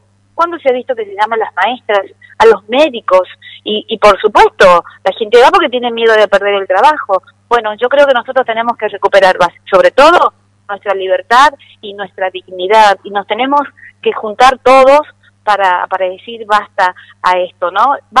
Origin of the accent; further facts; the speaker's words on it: Tucumán, Argentina; Yo me siento orgullosamente tucumana y quiero que Tucumán vuelva a ser lo que fue hace muchísimo tiempo